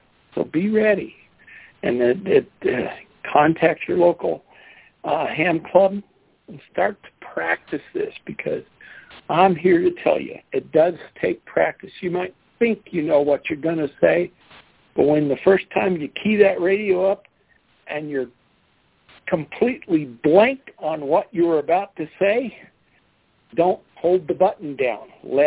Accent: Colorado, United States; from Colorado.

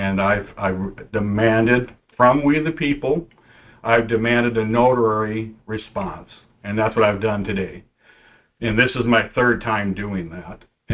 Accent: Minnesota, United States; I'm from Minnesota.

